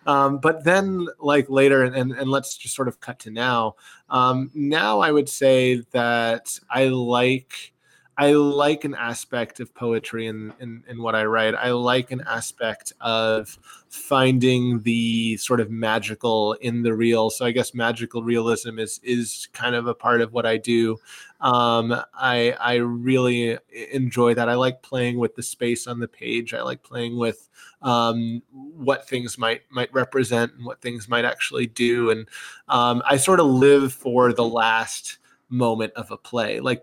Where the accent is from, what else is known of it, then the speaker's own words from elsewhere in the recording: Knoxville, Tennessee, United States; So I grew up in Knoxville, Tennessee, like I said, and most of my sort of family trips and things went out towards like Dollywood, Sevierville, Gatlinburg, like that area.